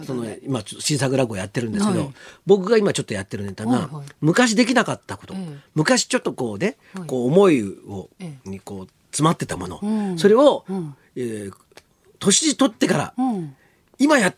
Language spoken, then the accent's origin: Japanese; Shimizu, Shizuoka, Japan; 私の地元静岡の清水にはこういう人はいなかったんです。